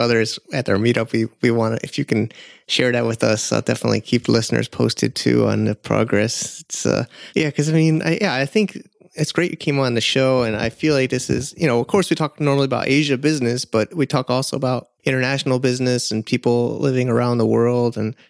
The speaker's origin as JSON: {"language": "English", "country": "United States", "said": "I'm an American, so I'm always got problems overseas, I think, now."}